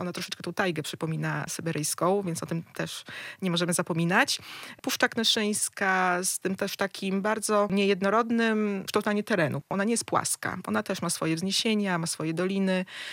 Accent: Podlaskie Voivodeship, Poland; Ja się wychowałam też troszkę na Sokólszczyźnie

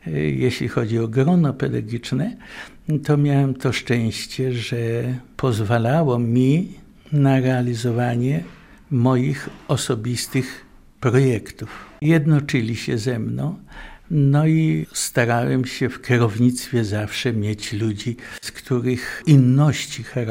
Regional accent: Łomża, Podlaskie Voivodeship, Poland; Urodziłem się w Łomży, wychowałem się w Łomży. Cała praca zawodowa to okolice i miasto Łomża.

